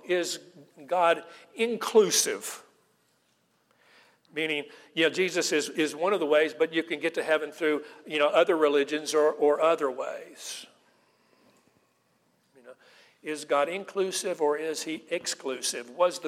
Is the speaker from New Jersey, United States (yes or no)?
no; Knoxville, Tennessee, United States; also born or lived in Johnson City; Now, I was raised in Knoxville. My parents met at the University of Tennessee. My mother is from Knoxville.